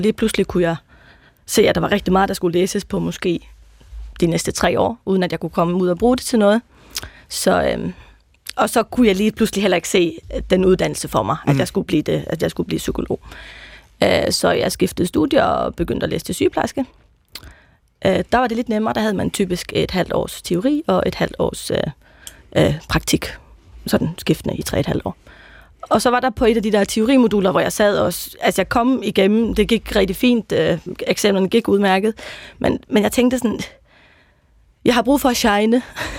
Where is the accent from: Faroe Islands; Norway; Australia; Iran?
Faroe Islands; now in Denmark; Jeg kommer fra Færøerne og flyttede til Danmark i 2010.